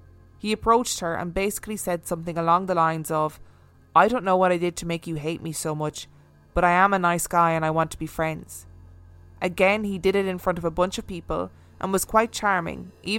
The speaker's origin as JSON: {"language": "English", "town": "Chicago", "region": "Illinois", "country": "United States", "tie": "born or raised there", "said": "I grew up in Chicago, not far from the serial killer John Wayne Gacy's house."}